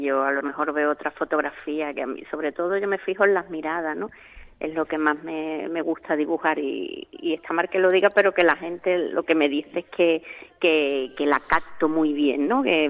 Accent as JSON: {"language": "Spanish", "town": "Cádiz", "region": "Andalusia", "country": "Spain", "said": "Yo sí soy carnavalera, como buena gaditana."}